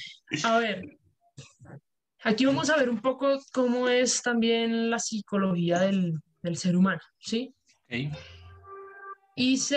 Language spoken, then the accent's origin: Spanish; Colombia; esto es alemán, yo soy colombiana.